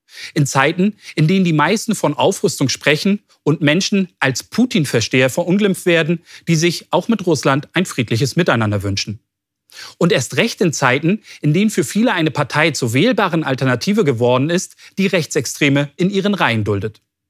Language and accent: German; East Germany, Germany; Ich bin ein Kind des Ostens. Als die Mauer fiel, war ich zwar noch nicht mal in der Schule, aber mich haben meine Eltern und Großeltern geprägt